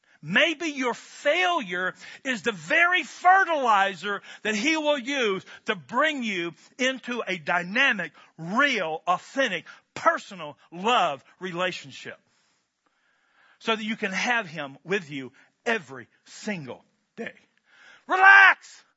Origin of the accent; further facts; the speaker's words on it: United States; I'm a boy from Barron County.